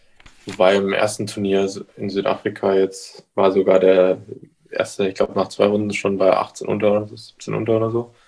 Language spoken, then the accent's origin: German; Bavaria, Germany; ich komme aus der Oberpfalz.